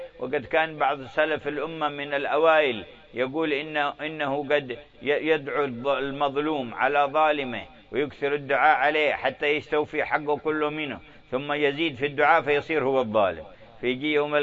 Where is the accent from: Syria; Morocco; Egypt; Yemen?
Yemen; Hadramaut; حتى اشتهر عندنا في حضرموت بأنه شيخ المهيع